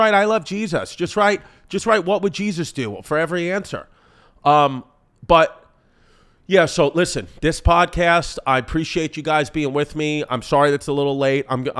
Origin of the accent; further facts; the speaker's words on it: United States; even though I'm an American patriot and I'm happy that the U.S. won